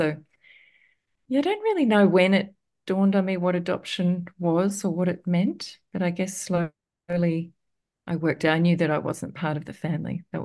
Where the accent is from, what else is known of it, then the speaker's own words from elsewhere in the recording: Queensland, Australia; born there; So I was born in Queensland, which is not going to be overly familiar to you, but which is where I live now, actually, in the same town.